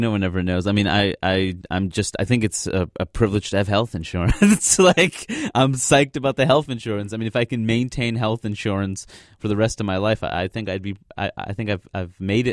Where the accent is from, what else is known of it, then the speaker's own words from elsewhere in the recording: Queens, New York, United States; now in Brooklyn, United States; I grew up in Queens. I live in Brooklyn.